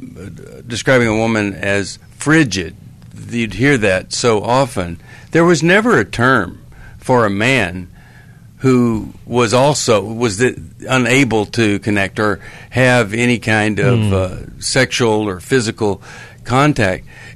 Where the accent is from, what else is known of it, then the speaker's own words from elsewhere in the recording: Texas, United States; And I grew up in Texas, and we played football against Killeen